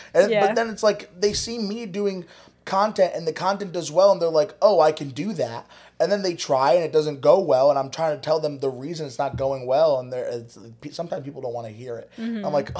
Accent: Shelton, Connecticut, United States; because I grew up in Shelton, which was very not liberal, I guess.

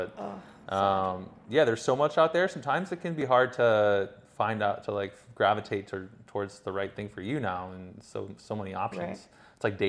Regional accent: Boston, Massachusetts, United States; I grew up in Boston, near Boston for a while, live in Boston for a while.

